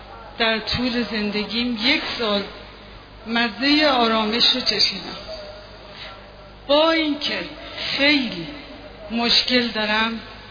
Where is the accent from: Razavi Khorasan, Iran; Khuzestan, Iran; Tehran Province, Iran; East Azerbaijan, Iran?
Razavi Khorasan, Iran; Mashhad; now in Isfahan, Iran; در شهر اصفهان تنها، خانواده دارم اما خودم مشهدی هستم، مال اینجا نیستم، غریبم اینجا.